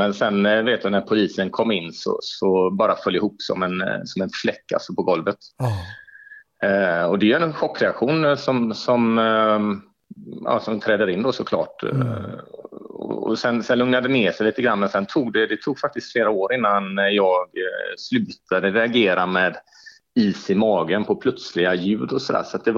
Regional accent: Gothenburg, Västra Götaland County, Sweden; also born or lived in Umeå; Ja, jag är född och uppväxt och boendes på Hisingen. Så att, alltid varit nära Göteborg då, förutom studietiden som jag var i Umeå.

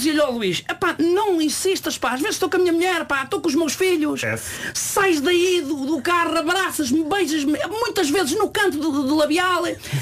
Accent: Santarém, Portugal; now in Rio Tinto, Portugal; Não sou de Rio Tinto, sou de Santarém

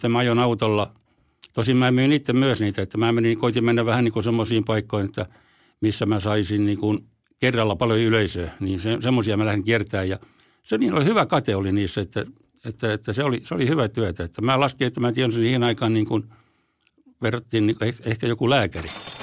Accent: Tavastia, Finland; vaikka mä olen hämäläinen

